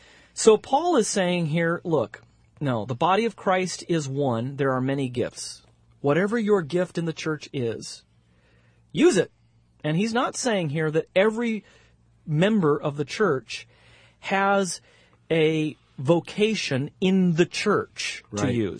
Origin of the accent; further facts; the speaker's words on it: California, United States; Now, I came from California. This was odd to me, not that we don't have racism in California